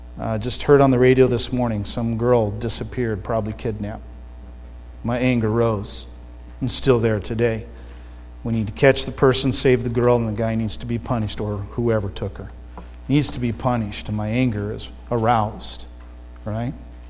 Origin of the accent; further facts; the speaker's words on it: Arizona, United States; I'm from Arizona.